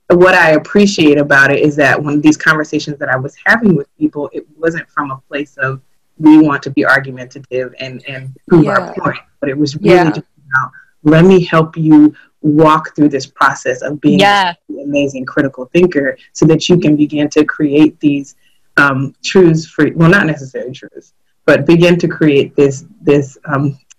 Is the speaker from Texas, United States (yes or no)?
yes; Houston, Texas, United States; Because growing up in Texas, I think that there, even in Houston, where it's very blue